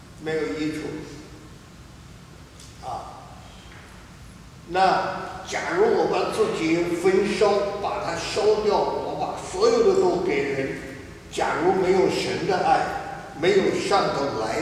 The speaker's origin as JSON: {"language": "Chinese", "country": "China", "said": "我们中国人讲好事不过三"}